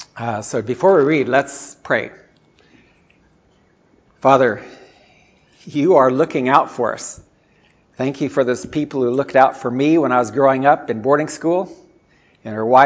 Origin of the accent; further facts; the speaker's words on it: Addis Ababa, Ethiopia; Being a missionary kid growing up in Ethiopia, I went to boarding school in grade one. This boarding school started out with a couple buildings in the downtown part of the city of Addis Ababa, Ethiopia.